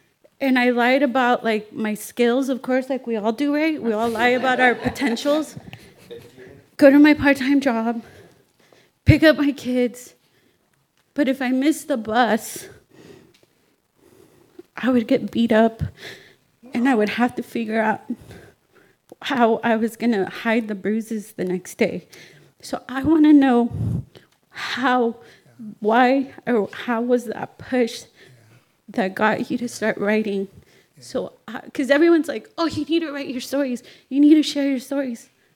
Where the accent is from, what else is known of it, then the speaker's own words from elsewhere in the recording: Escondido, California, United States; I'm from Escondido.